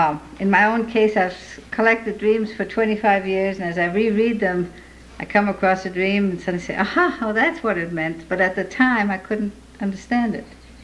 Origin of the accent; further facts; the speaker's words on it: Minneapolis, Minnesota, United States; I come from Minneapolis